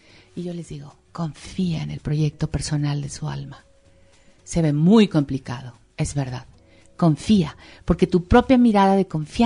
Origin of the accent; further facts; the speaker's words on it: Mexico; porque soy mexicana y porque sé lo que mi país necesita.